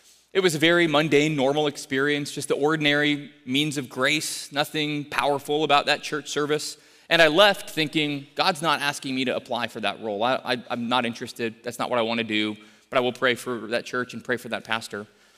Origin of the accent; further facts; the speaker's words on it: Littleton, Colorado, United States; I grew up in Littleton, Colorado. I grew up in what you would call a post-Christian secular home.